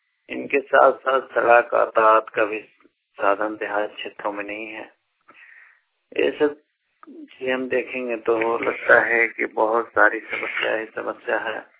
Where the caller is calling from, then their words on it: Pratappur, Jharkhand, India; ग्राम लिप्ता post Pratappur जिला चतरा झारखंड के निवासी हूँ।